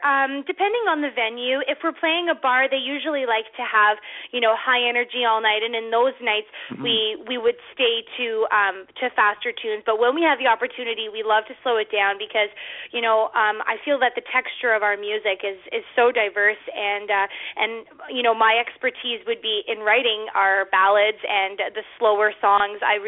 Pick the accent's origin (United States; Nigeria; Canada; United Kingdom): Canada; Ottawa, Ontario; For me, I grew up in Ottawa, but most of my mother's side of the family lives in southern Ontario, and I have gone up to Tillsonburg, Ontario, probably about, I would say, between 5 and 6 times a year